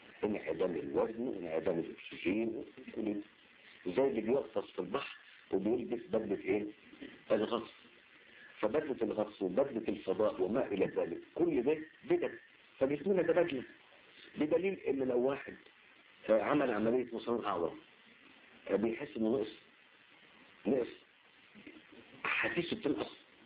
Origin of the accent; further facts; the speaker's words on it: Egypt; كان شيء معروف عندنا في مصر يعني.